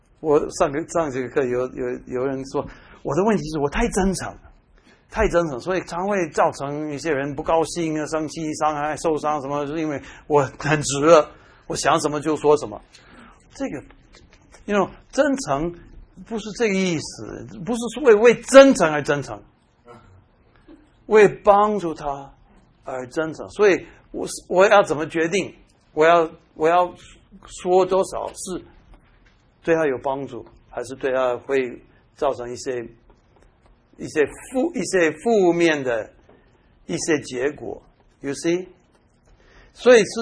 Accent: Taiwan; 以前我们台湾人有一个

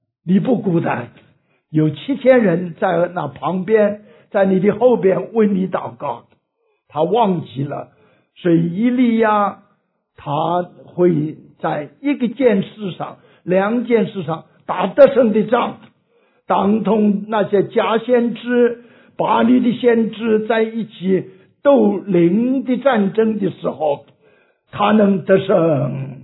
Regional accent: China; moved away as an adult; now in United States; 因为我是在国内长大的，等我29岁才离开大陆来到美国来读书的。

